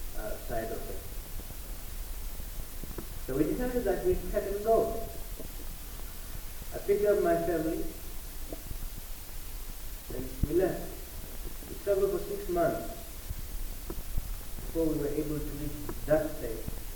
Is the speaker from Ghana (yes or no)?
no; Namibia; born there; I was born in South West Africa and I'm a city person. I wasn't born in the countryside